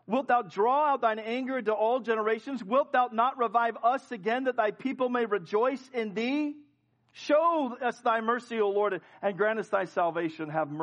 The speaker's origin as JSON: {"language": "English", "region": "California", "country": "United States", "said": "Well, you're a Californian, so I have to stay in California forever because I'm a Californian?"}